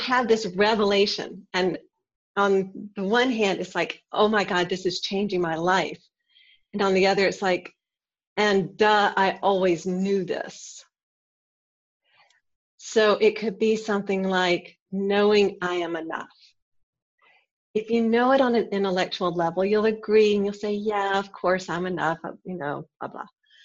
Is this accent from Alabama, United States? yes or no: yes; Alabama, United States; because I grew up in Alabama and my parents still live there.